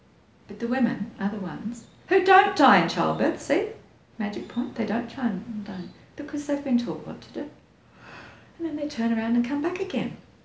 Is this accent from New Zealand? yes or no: yes; New Zealand; I'm a Kiwi.